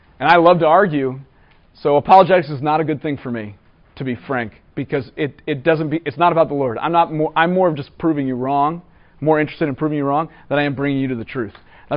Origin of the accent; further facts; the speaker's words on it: East Coast, United States; I'm from the East Coast. I can make that joke. Okay? We are the frozen chosen. We're Catholic and we're just a little bit cranky about it.